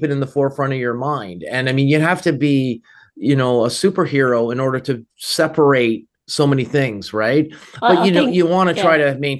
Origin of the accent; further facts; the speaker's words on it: Canada; moved away as an adult; now in United States; I'm formerly Canadian and born, bred, spent my whole life in Canada, but I'm now working in Florida.